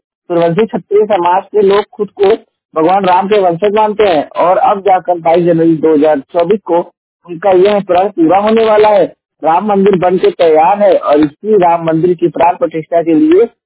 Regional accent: Uttar Pradesh, India; और मैं उत्तर प्रदेश के जौनपुर जिले का निवासी हूँ।

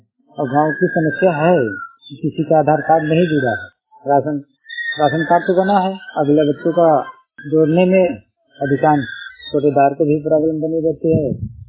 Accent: Mirzapur, Uttar Pradesh, India; मेरा उम्र लगभग 28 साल। मैं जिंदौड़ी उत्तर प्रदेश, मिर्जापुर उत्तर प्रदेश का रहने वाला हूँ।

